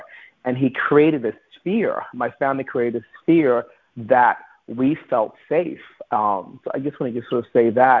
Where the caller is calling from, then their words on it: Manhattan, New York, United States; I'm also calling from Manhattan. I was upstate where I bought a house right before the pandemic